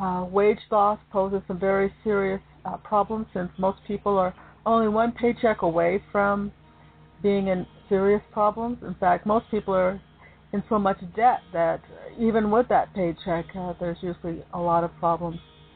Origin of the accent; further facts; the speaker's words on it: Seattle, Washington, United States; But I am rooting for the Seahawks, since I am from Seattle.